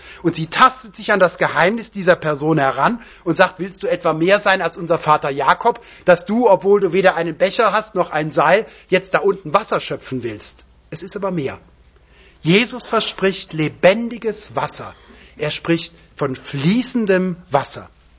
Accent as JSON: {"language": "German", "region": "Rhineland", "country": "Germany", "said": "ich komme aus dem Rheinland, da gibt es zwei Burgen, die heißen Katz und Maus."}